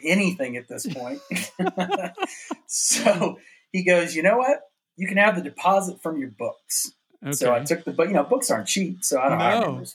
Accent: North Carolina, United States; yeah, man, you know, I grew up skiing in North Carolina, you know, Cataloochee and Sapphire Valley.

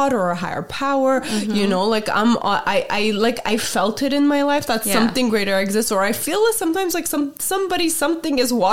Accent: United States; Especially that we grew up in America.

